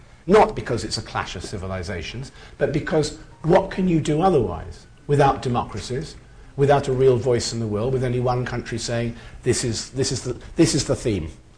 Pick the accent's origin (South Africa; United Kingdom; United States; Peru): United Kingdom; As a Brit in Europe, or as a European as I begin to think of myself